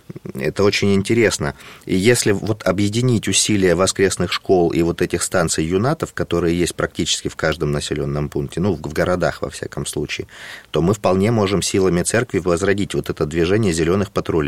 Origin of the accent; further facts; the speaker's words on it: Pyatigorsk, Stavropol Krai, Russia; я вырос на Кавказе, в Пятигорске, мы ходили на гору Бештау